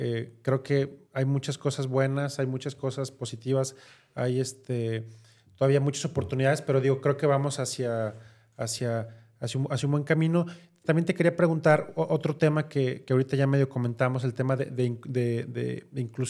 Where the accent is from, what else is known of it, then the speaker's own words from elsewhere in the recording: Guadalajara, Jalisco, Mexico; somos tapatíos los dos